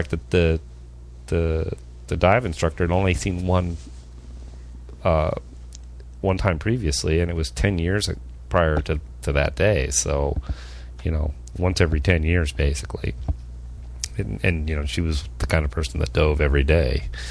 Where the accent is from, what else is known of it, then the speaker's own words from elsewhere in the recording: California, United States; I mean, I grew up in California in the Pacific Ocean